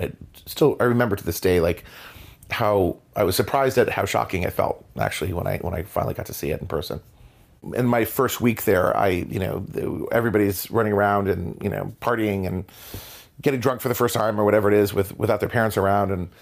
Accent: Providence, Rhode Island, United States; age 48. I grew up in Providence, Rhode Island. It's a university town, Brown and RISD.

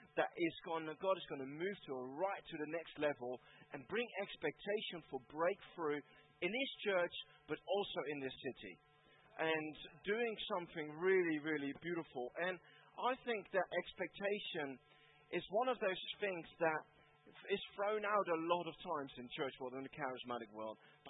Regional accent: Netherlands; So I'm not from South Africa. I love South Africa. I'm from the Netherlands. Beautiful country.

